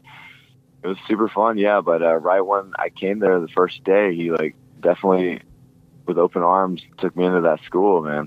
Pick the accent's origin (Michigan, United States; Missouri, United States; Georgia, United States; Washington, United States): Washington, United States; because I grew up in Washington my whole life, but when I first moved back to Seattle